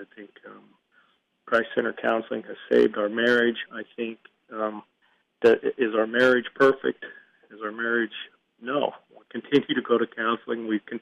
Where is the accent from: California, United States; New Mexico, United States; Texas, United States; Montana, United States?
New Mexico, United States; Listen, I was born and raised in New Mexico